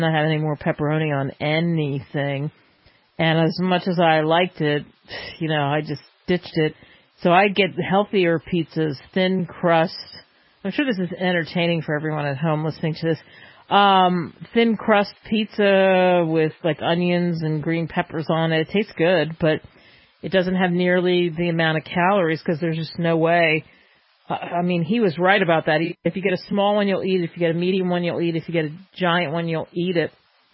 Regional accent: East Coast, United States; And you know, I grew up on the East Coast.

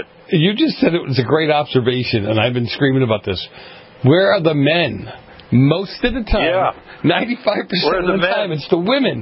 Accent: Boston, Massachusetts, United States; Shades of growing up in Boston with the mafia is what this is for me, anyway.

